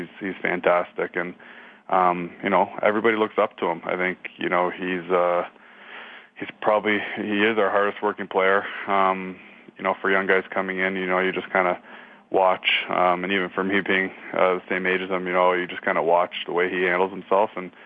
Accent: Mississauga, Ontario, Canada; I'm not too worried about it because I grew up in Mississauga.

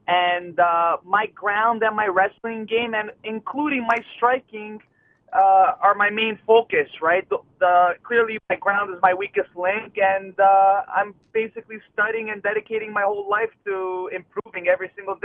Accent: Toronto, Ontario, Canada; it's important for me to fight in my hometown. I love Toronto. I love Ontario, and I'm proud to be Canadian, and I want to represent.

